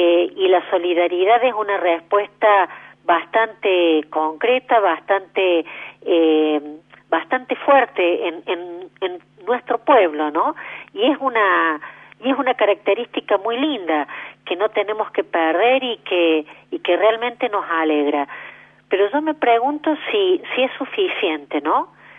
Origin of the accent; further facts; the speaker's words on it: Argentina; nosotros como argentinos tenemos la característica de ser naturalmente solidarios